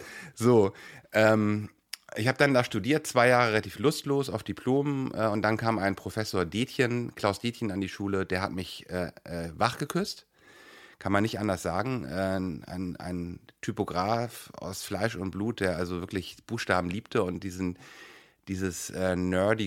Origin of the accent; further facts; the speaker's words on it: Hamburg, Germany; born there; ich bin in Hamburg geboren